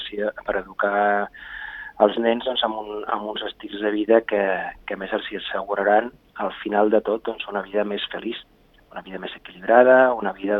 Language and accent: Catalan; Andorra; Jo soc d'Andorra i, evidentment